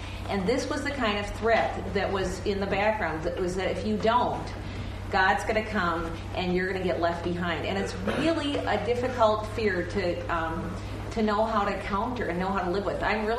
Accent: Northfield, Minnesota, United States; And I went to college in my hometown in Northfield, Minnesota.

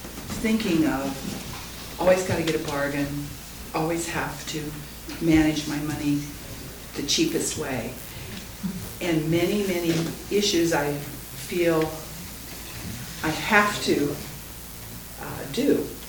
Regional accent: Canada; as being Canadian

